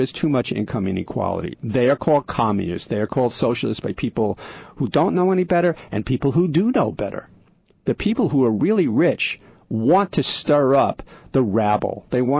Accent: United States; but especially in America, because I'm an American and that's what I'm concerned about

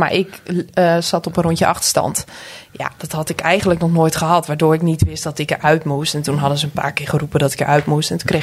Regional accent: Sneek, Friesland, Netherlands; born or raised there; also born or lived in Harlingen

